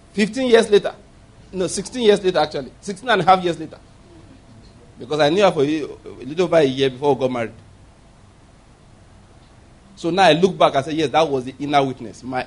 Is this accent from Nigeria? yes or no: yes; Ondo, Nigeria; my father was born in Ondo State. I was born in Ondo State. That means I'm second, third, fourth generation, seventh generation Ondo State man.